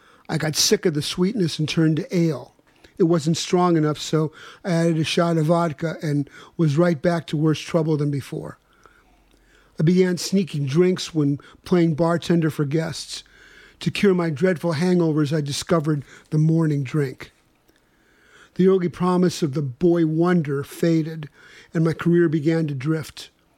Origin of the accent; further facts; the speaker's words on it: Kansas, United States; I was raised in Kansas, the only child of loving parents who just drank socially. We moved frequently.